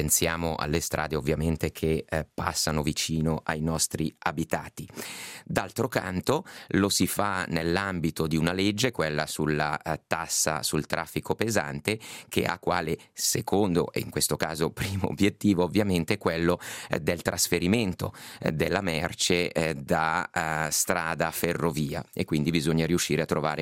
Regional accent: Ticino, Switzerland; ticinese, leventinese, automobilista

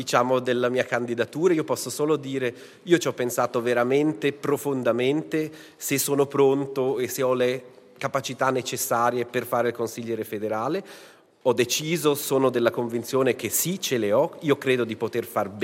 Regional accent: Chur, Graubünden, Switzerland; also born or lived in Zurich; ho vissuto e lavorato a Zurigo, sono cresciuto a Coira, ma ho anche le mie radici nell'Engadina Bassa

